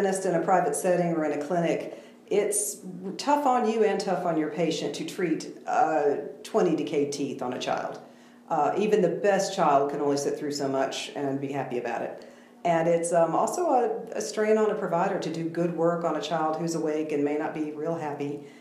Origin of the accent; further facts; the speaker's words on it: Asheville, North Carolina, United States; I'm a hometown girl. I'm from Asheville.